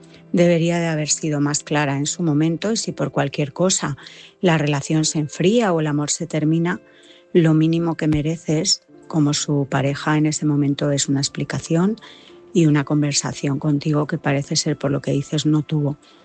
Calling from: Madrid, Community of Madrid, Spain; corresponsal de Madrid.

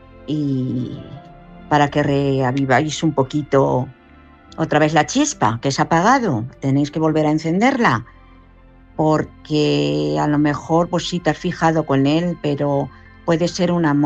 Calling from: Madrid, Community of Madrid, Spain; de Madrid.

